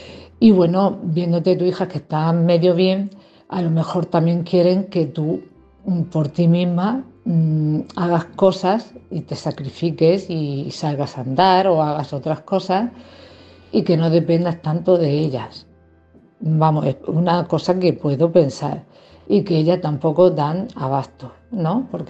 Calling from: Cartagena, Region of Murcia, Spain; de Cartagena.

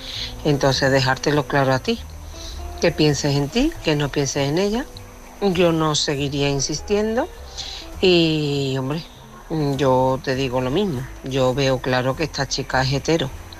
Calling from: Seville, Andalusia, Spain; de Sevilla.

